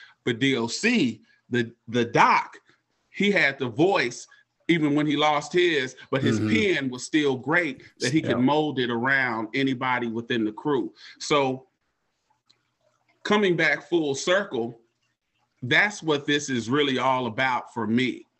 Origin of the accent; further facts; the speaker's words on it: Dallas, Texas, United States; I'm from Hamilton Park. I'm from the north. Hamilton Park, 709 to the world blow up. We was in Hamilton Park.